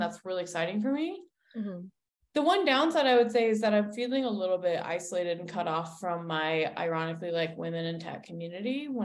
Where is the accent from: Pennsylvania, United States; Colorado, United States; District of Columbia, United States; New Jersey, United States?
Colorado, United States; I'm in Colorado. This is actually my home state. I grew up here and I went to college here.